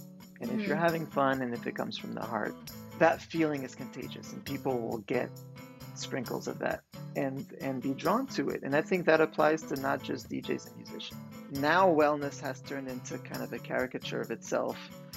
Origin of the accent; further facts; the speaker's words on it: Canada; English is a second language; It's funny because it also boils down to me being French Canadian and like, so, you know, at an age where I maybe didn't fully master English, it just sounded cool to me.